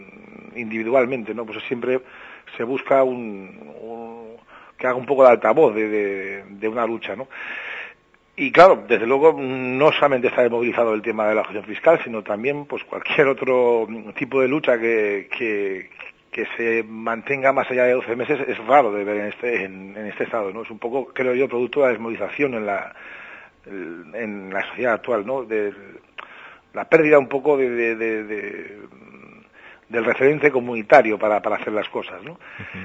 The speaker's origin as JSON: {"language": "Spanish", "town": "Barcelona", "region": "Catalonia", "country": "Spain", "said": "yo soy de Barcelona, ¿no? Y aquí sobre todo tengo contacto con los grupos que la promueven aquí en Cataluña"}